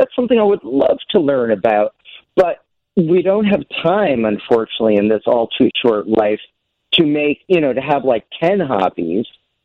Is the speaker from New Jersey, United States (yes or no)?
yes; New Jersey, United States; So, you know, I grew up in New Jersey. I grew up listening